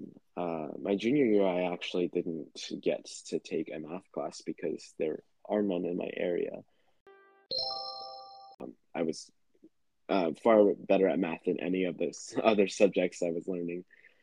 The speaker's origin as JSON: {"language": "English", "town": "Tulsa", "region": "Oklahoma", "country": "United States", "said": "I am from Tulsa, Oklahoma. I attended a public high school."}